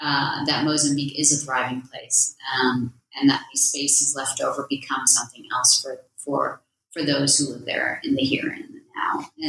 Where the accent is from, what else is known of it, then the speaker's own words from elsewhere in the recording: United States; My parents were immigrants to America. I grew up in the States. I am diasporic to South Africa